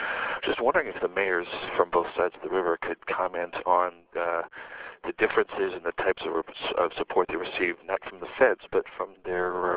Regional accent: United States; now in Minnesota, United States; Dakota native who's lived in Minnesota for the last 12 years, and I've really been quite as proud of my home state as I was last year.

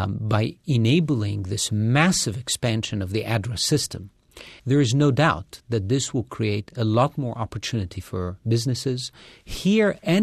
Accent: Beirut, Beirut Governorate, Lebanon; I grew up in Beirut, where we had, 18 different factions that constantly had to find consensus

